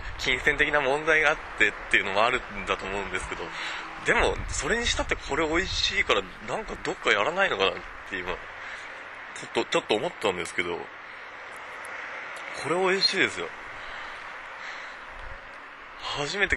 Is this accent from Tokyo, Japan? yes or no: yes; Tokyo, Japan; 東京から来たんで、